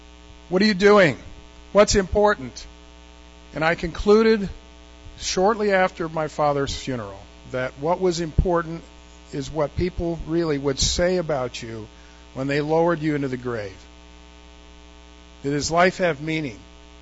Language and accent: English; Los Angeles, California, United States; I was born and raised in Los Angeles, just a few miles south of the Rose Bowl, and was raised as a Catholic.